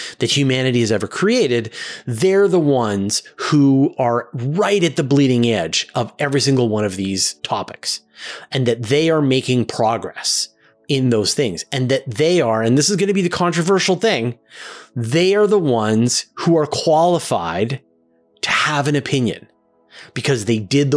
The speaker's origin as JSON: {"language": "English", "country": "Canada", "said": "as a Canadian citizen, I have to vote for my government. And so it's my job to build up a level of expertise in the policies of the various parties in my country"}